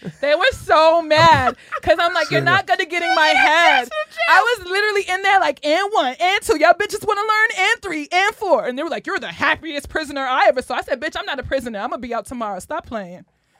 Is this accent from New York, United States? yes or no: yes; Brooklyn, New York, United States; So it's a weird thing because I speak like this. I'm from Brooklyn, and they don't understand.